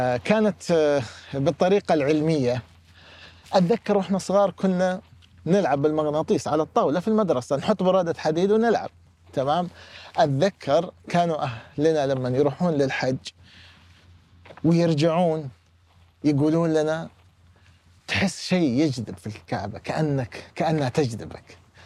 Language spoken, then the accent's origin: Arabic; Asir, Saudi Arabia; لو أنا لو قابلت نفسي وأنا صغير في قريتي في عسير